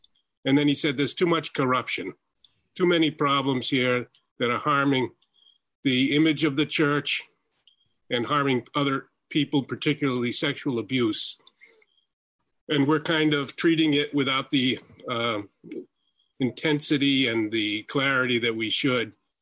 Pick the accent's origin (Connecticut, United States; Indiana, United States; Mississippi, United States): Connecticut, United States; I'm a writer. I grew up in Connecticut. My dad was an English professor. We had seven kids in the family. We were Catholic in the 60s.